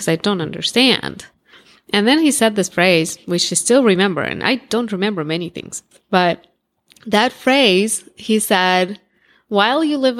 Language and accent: English; Russia; So I grew up in Russia. I was born in Russia.